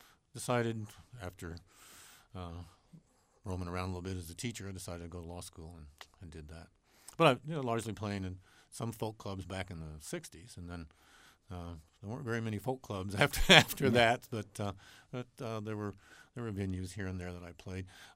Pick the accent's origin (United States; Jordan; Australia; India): United States; New Orleans, Louisiana; born there; And I was born in New Orleans, so you know the music must have seeped in a little bit there somewhere.